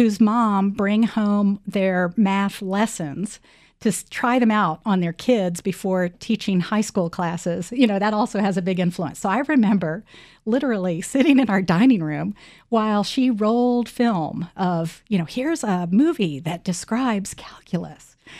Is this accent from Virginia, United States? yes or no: yes; Lexington, Virginia, United States; I grew up in Lexington, Virginia. And it's a college town, as you know.